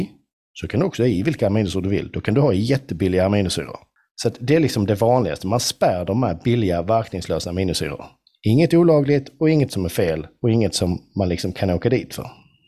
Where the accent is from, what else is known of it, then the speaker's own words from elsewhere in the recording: Skåne, Sweden; accent: Scanian; Väldigt tydlig på mitt skånska fina lilla vis.